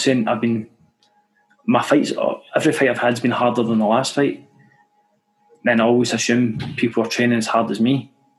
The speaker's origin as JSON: {"language": "English", "region": "Scotland", "country": "United Kingdom", "said": "I'm from Scotland, we're all whiter than Casper"}